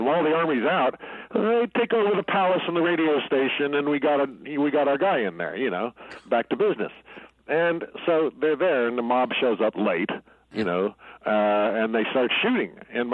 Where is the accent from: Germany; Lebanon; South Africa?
Lebanon; Beirut, Beirut Governorate; also born or lived in United States; So I grew up in Lebanon, in Beirut.